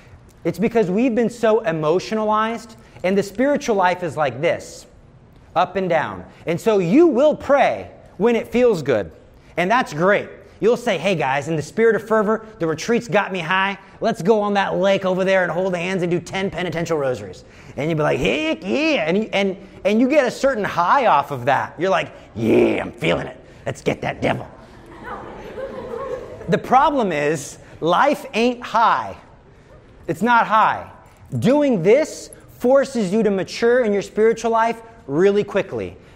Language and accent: English; Texas, United States; I like to open carry, not only because I'm from Texas and I think it scares the demons.